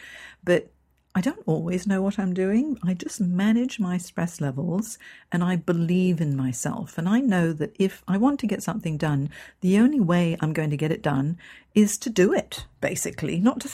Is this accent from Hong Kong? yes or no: yes; Hong Kong; moved away; also born or lived in San Francisco / London; I've moved country 5 times. I moved from Hong Kong, which is my home, to San Francisco, which was beautiful, but quite an adjustment going from an Asian country to an American country.